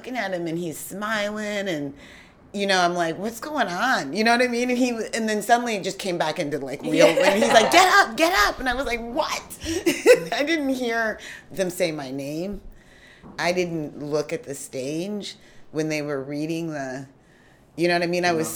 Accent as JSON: {"language": "English", "region": "Ohio", "country": "United States", "said": "I'm originally from Ohio."}